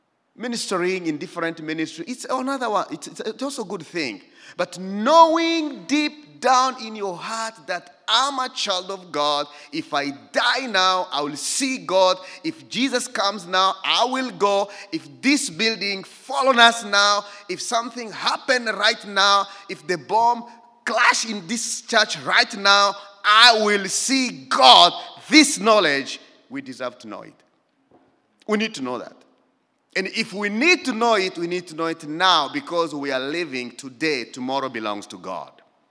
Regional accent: Bogoro, Ituri, DR Congo; when I was going from Bogoro, which is our village, to Bunia, which is a city.

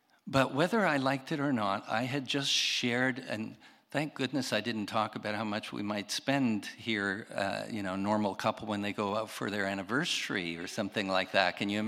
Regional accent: Quebec, Canada; And I told them I was raised in Quebec

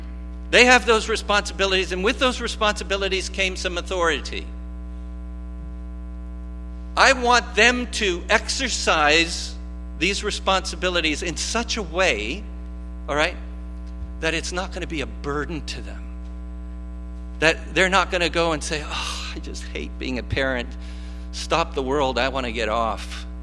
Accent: Montreal, Quebec, Canada; when I was growing up in Montreal

